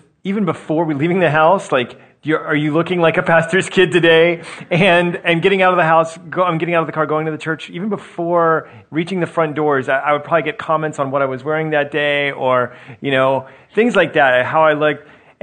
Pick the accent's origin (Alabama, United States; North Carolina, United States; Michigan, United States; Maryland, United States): Alabama, United States; So I grew up in Alabama as a PK